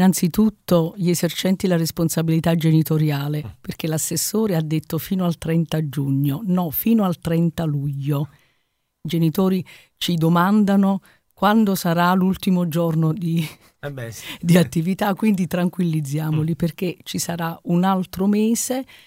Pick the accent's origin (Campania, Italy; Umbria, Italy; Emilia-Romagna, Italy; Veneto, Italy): Campania, Italy; Salerno; Io sono salernitana.